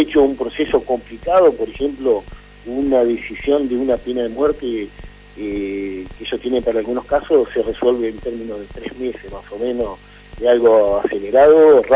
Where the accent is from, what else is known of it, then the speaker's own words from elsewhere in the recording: Argentina; moved away; como argentinos que vivimos afuera